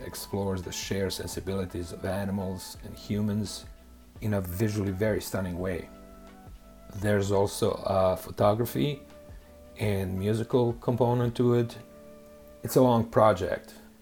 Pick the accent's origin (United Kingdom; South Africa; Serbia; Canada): Serbia; now in New York, United States; I was born in Serbia, a part of former Yugoslavia. I had a very happy, carefree childhood